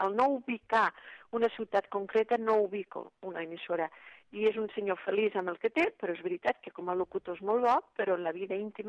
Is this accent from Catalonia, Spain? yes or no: yes; Torrelameu, Catalonia, Spain; Bé, jo sóc noia de poble, sóc de Torrelameu, de la Noguera, i evidentment no me n'acabo de desprendre mai, ni ho vull fer